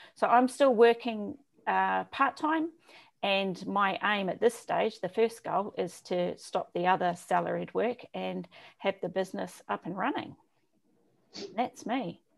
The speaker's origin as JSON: {"language": "English", "country": "Australia", "lives_now": "New Zealand", "said": "Three are in Australia, and I am an Australian, but I live in New Zealand."}